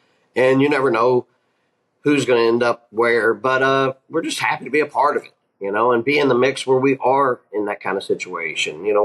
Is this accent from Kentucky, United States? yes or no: yes; Kentucky, United States; And I grew up right outside Churchill Downs on First Street. And there's a couple of trainers that grew up in that same neighborhood.